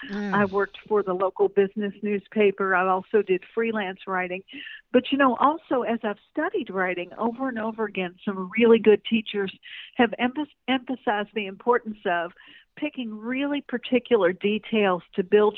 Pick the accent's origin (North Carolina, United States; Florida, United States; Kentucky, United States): Kentucky, United States; Louisville; wrote and published detective fiction that was set in my hometown of Louisville.